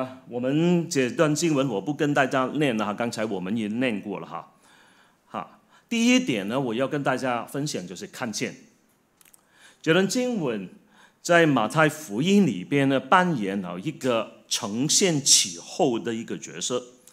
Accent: Hong Kong; also born or lived in Melbourne; 我们从香港来，香港到墨尔本，墨尔本又回香港，香港又回来

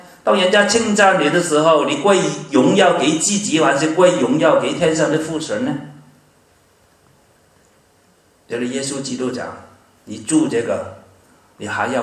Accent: Guangdong, China; accent: Cantonese; 我们广东话就是翻不倒，找不到回头路

